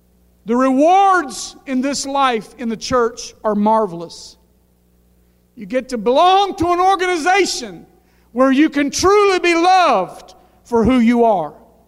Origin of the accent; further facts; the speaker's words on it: Louisiana, United States; I never knew when I was growing up in Louisiana